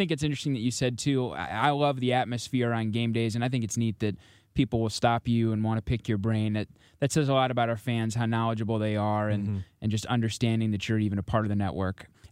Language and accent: English; St. Louis, Missouri, United States; Yeah, I grew up in St. Louis, and I'm a lifelong Cardinal fan